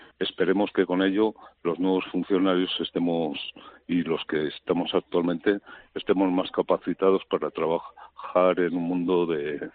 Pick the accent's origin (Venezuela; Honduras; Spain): Spain; Cuenca, Castilla-La Mancha; born there; Porque los dos nacimos en la misma semana y los dos nacimos en Cuenca.